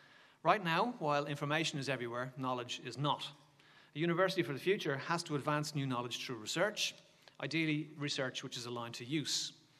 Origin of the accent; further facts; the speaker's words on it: Dublin, Leinster, Ireland; now in Australia; And while I've got my Aussie passport, I'm originally from Dublin, and not the one in Malala, the one in Ireland.